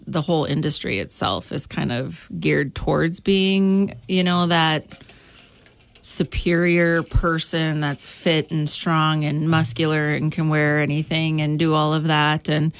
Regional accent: Kildare, North Dakota, United States; I grew up in Kildare, North Dakota, so out in western North Dakota. Played a lot of sports out there

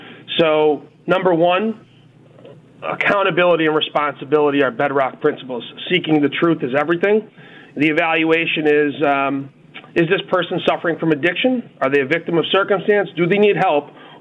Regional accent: Scranton, Pennsylvania, United States; Yeah, so I'm from West Scranton, over on Orange Street by Cathedral Cemetery. Very proud of where I'm from.

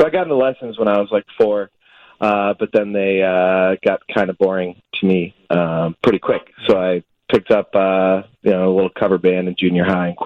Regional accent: Naperville, Illinois, United States; I grew up in Naperville, yeah.

